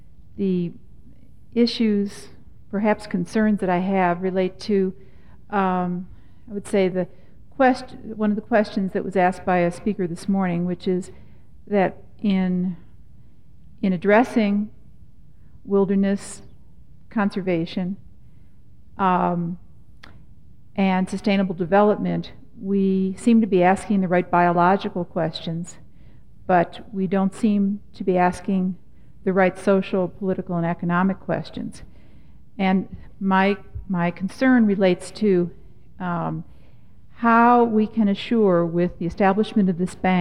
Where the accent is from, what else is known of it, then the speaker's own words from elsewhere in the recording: Miami, Florida, United States; I'm from Miami, Florida